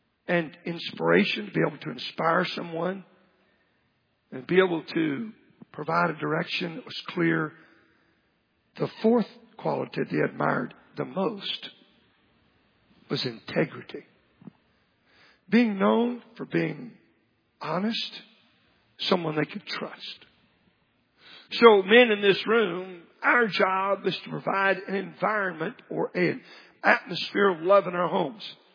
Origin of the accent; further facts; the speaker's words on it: Oklahoma, United States; I remember growing up in Oklahoma, my grandparents would have a July 4th celebration.